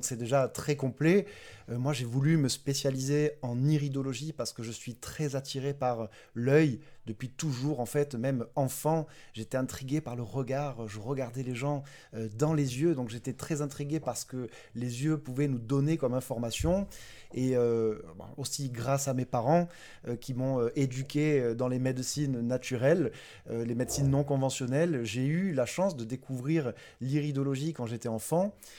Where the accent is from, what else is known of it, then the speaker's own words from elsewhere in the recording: Marseille, Provence-Alpes-Côte d'Azur, France; je peux en avoir un million en tant que bon Marseillais.